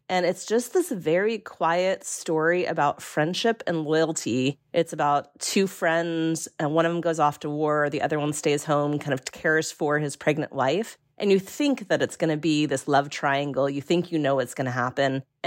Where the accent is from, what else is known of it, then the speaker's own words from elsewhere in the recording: Ireland; And then being Irish